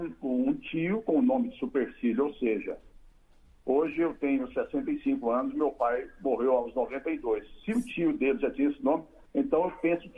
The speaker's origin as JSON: {"language": "Portuguese", "town": "Porto Franco", "region": "Maranhão", "country": "Brazil", "said": "eu sou maranhense de Porto Franco, é o sul do Maranhão."}